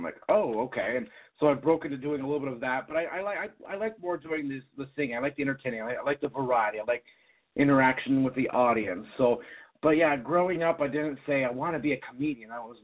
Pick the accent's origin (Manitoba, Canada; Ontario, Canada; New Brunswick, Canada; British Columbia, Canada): Ontario, Canada; Niagara Falls; because I'm from Niagara Falls, Canada area, so I do a lot of performing in Canada